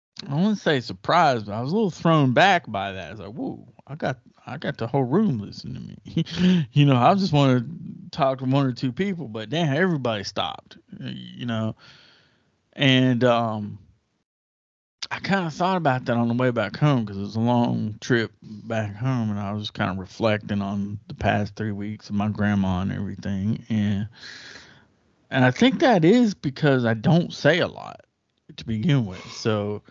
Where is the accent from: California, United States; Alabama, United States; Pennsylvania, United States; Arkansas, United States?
Alabama, United States; I didn't really grow up around my family. I grew up in Alabama.